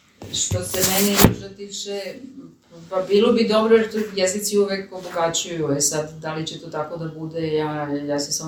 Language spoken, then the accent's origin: Serbian; Spain; Ja ako imam nešto da ljudi blago osjete da možda nisam Španac, baš kao što kad me vide nikad ne misle da sam Španac, jer ne ličim na Špance. Recimo, ja francuski i engleski imam perfektan naglasak